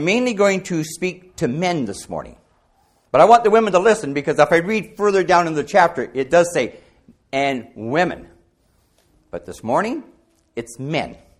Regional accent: Langton, Ontario, Canada; I grew up in Langton, Ontario, on a tobacco farm. And I wasn't a Christian.

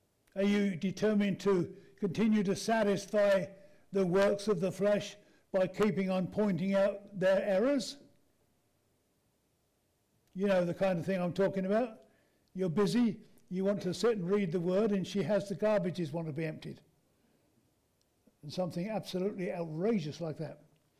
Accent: United Kingdom; I'm British. Don't touch me.

